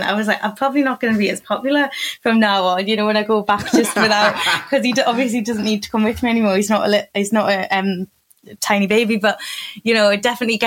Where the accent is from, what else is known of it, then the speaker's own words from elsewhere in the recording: Newcastle, North East England, United Kingdom; growing up in Newcastle, yes. So I'm from a single parent family. Every time I go back to Newcastle, I appreciate it more, is what I wanted to say.